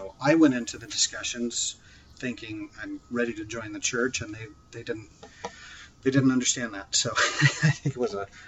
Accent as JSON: {"language": "English", "region": "Kansas", "country": "United States", "tie": "born or raised there", "said": "I was raised in Kansas"}